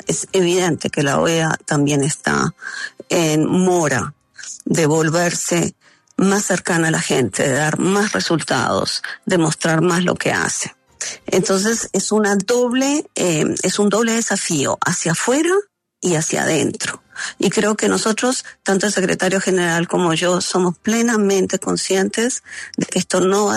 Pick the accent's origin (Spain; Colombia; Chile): Colombia; accent: Uruguayan; also born or lived in Uruguay; Colombianísima. Soy colombiana, nací en Uruguay. Y creo que lo que me queda de Uruguay es el acento